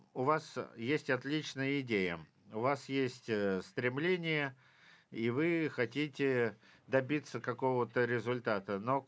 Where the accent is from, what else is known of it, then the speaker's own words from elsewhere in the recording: Moldova; Уважаемые господа, я из Молдовы.